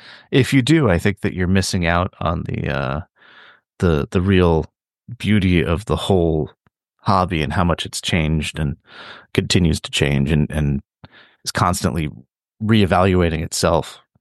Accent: United States; as an American, there's such a sharp contrast between, you know, US and English UK fantasy art.

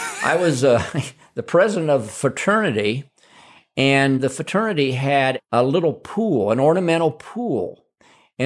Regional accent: Ohio, United States; Well, I'll have to say I grew up in Western Ohio with very bland cooking.

